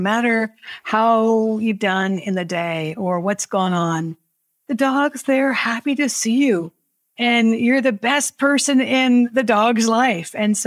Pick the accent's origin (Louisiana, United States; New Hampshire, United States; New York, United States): New Hampshire, United States; but also where I grew up in New Hampshire, there were neighbors that had all kinds of dogs.